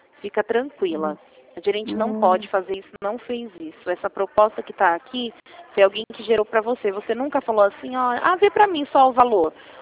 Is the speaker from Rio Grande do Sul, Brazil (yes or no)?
no; Rio Claro, São Paulo, Brazil; eu sou aqui de Rio Claro mesmo, da agência de Rio Claro.